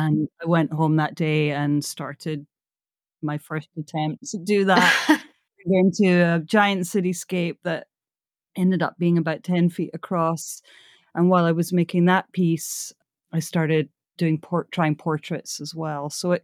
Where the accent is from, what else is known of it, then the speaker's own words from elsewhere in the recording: Glasgow, Scotland, United Kingdom; So I'm from Glasgow, Scotland, and grew up there in the 70s